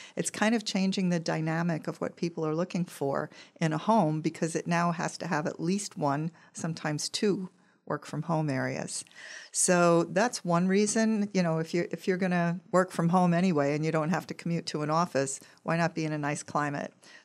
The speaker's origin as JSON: {"language": "English", "town": "Long Island", "region": "New York", "country": "United States", "said": "Yeah, the idea, we're originally from Long Island, my husband and I."}